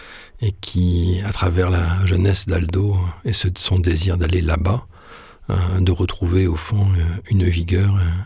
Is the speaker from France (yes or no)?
yes; Cannes, Provence-Alpes-Côte d'Azur, France; born there; parce que je suis né à Cannes, au large de Cannes.